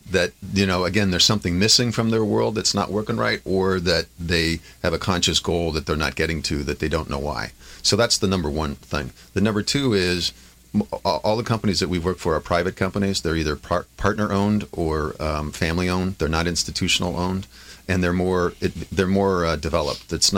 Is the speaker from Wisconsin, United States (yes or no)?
yes; Wisconsin, United States; now in California, United States; I'm from Wisconsin. I'm the transplant. I grew up in the Midwest.